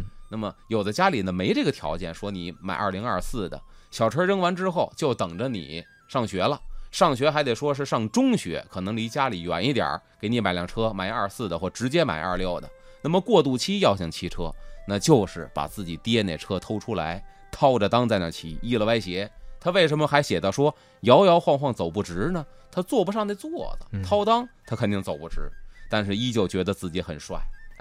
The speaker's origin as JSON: {"language": "Chinese", "region": "Beijing", "country": "China", "tie": "born or raised there", "said": "比如说我从小生活在陶然亭，就很少有机会说我在陶然亭然后呢我去钟鼓楼玩"}